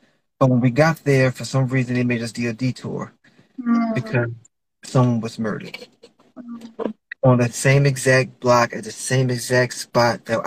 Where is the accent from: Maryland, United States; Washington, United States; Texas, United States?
Maryland, United States; Baltimore; I am from Baltimore, Maryland. Baltimore is a great city. Baltimore is a very challenging city as well. But I love it. I grew up in the streets of Baltimore.